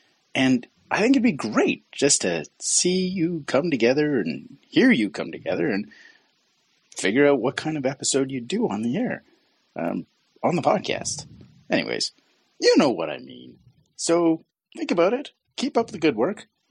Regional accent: Whitehorse, Yukon, Canada; Hello, Reese and Jesse. … I'm from Whitehorse.

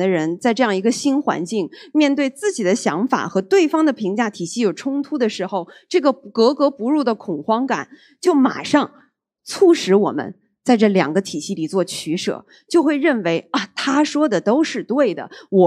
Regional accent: northern China, China; 比如说我是北方人啊，从北方搬到南方，从南方搬到北方，从国内搬到海外，从乡村搬到城市

